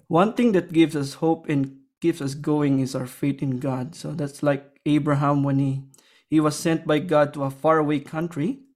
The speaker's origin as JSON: {"language": "English", "town": "Sibalom", "region": "Western Visayas", "country": "Philippines", "tie": "born or raised there", "second_language": "English", "lives_now": "Australia", "said": "Yeah, so I was born in, I'd grew up in a small rural town of Sibalom, as you say it. So it's located in the Panay Island of the central Philippines."}